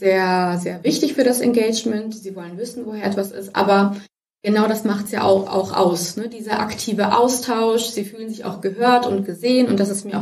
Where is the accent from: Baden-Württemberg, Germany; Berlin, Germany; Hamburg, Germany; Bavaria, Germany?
Bavaria, Germany; Augsburg; Ich komme aus Augsburg.